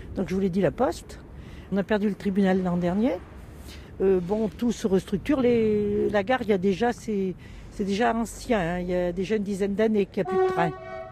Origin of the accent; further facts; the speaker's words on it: Landogne, Auvergne-Rhône-Alpes, France; born there; moved away as an adult; Moi, je ne suis pas née à Ambert, je suis née à Ricombraille. Je suis née à Landogne.